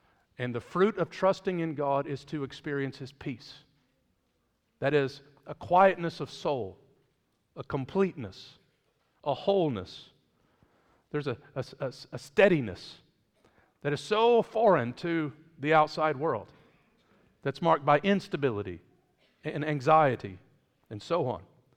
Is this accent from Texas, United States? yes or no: no; Kentucky, United States; also born or lived in Detroit; Now, I was born in the Motor City in Detroit. I grew up in a very small town in Kentucky.